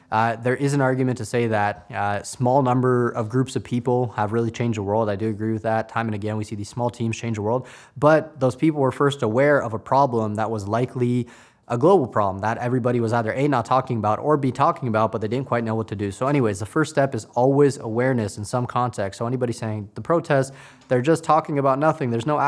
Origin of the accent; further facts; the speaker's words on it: Canada; I'm half Trinidadian and I'm half Pakistani, so I'm a person of color. I'm not actually black though, but that being said, that doesn't excuse me from racism. However, I grew up in a town in Canada